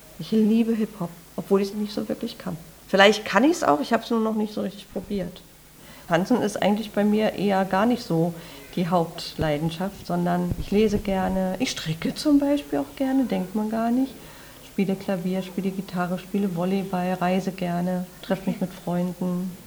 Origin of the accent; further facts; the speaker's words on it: Saxony-Anhalt, Germany; now in Berlin, Germany; in meiner alten Heimat, also wo ich herkomme. Das ist eine ganz kleine Stadt in der Altmark